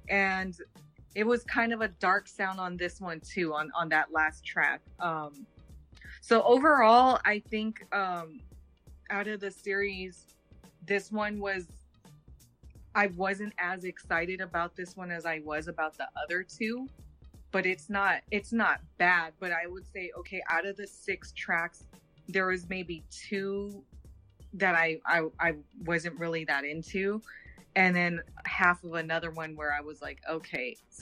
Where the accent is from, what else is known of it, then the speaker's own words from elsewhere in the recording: San Francisco, California, United States; I'm from Cali. So I was like, hey, … on there. They're from Oakland. I'm from San Fran.